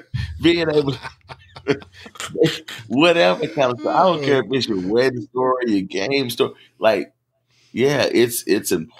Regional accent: Memphis, Tennessee, United States; Now, I'll say this, I'm from Memphis. We are all about in Mississippi, the oral traditions and just storytelling.

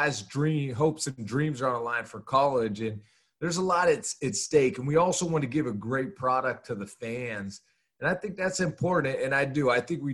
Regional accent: Pittsburgh, Pennsylvania, United States; because I'm from Pittsburgh

